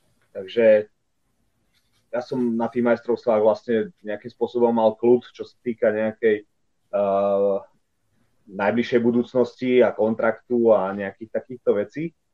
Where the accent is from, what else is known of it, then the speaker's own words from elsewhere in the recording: Demänová, Žilina Region, Slovakia; A mal som asi 6 rokov, keď u nás v Demenovej, tam, kde bývam, sme boli niekde na prechádzke